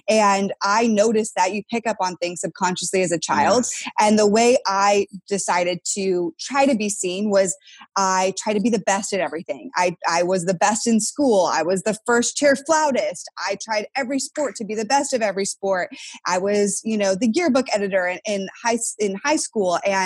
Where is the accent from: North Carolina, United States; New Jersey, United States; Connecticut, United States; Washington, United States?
Connecticut, United States; also born or lived in Canada / Ohio / Texas; I was born in Canada, grew up mainly in Connecticut, did a brief bit of time in Ohio, and then moved my way down to Texas, where now my family has been for over 11 years.